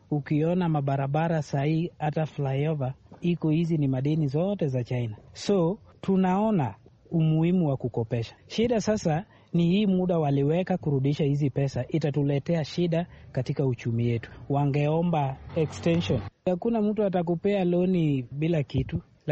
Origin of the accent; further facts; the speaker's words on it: Homa Bay, Homa Bay County, Kenya; Kama Mkenya naweza sema tumeona faida, kwa sababu sasa kuna barabara. Ukienda huko kwetu Homa Bay kuna mabarabara zimetengenezwa.